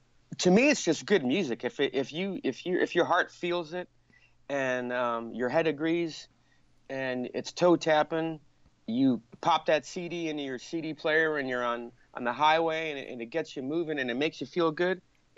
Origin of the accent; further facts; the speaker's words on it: Chicago, Illinois, United States; also born or lived in Rockford; I was born in Rockford, Illinois. Then we moved to Chicago when my father passed away.